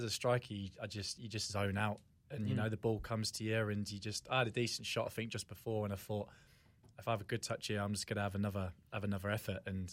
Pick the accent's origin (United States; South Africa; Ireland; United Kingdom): United Kingdom; England; now in New Zealand; And I went to New Zealand and I just fell in love with the place, you know, like it's a place that I, although England's home